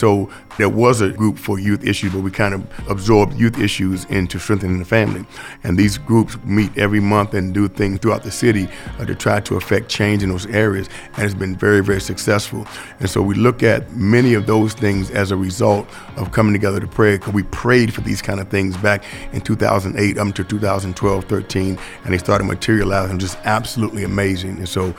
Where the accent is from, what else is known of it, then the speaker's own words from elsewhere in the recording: Washington, District of Columbia, United States; I grew up in Washington, D.C. back in the 60s and 70s. It was called Chocolate City. There were so many black people.